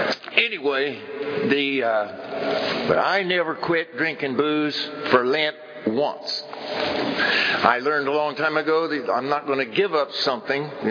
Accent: California, United States; But just so you know, I'm a redneck from Tulare County.

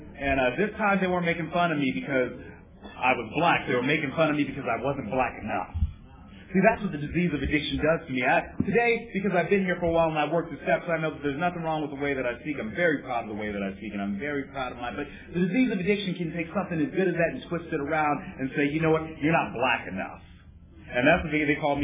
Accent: Los Angeles, California, United States; I'm from Los Angeles, and my mom lived in predominantly white neighborhoods in Los Angeles, and my dad lived in Watts, L.A.

